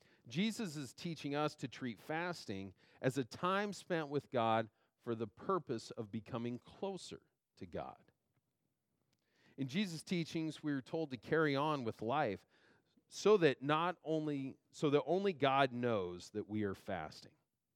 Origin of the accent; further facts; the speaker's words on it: Idaho, United States; also born or lived in Oregon / Washington; Growing up in Idaho, Oregon, Washington, I've come to expect water that is cool and clear